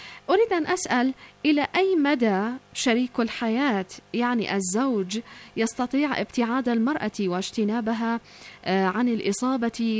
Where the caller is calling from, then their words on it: Saudi Arabia; من السعودية، أحييكم.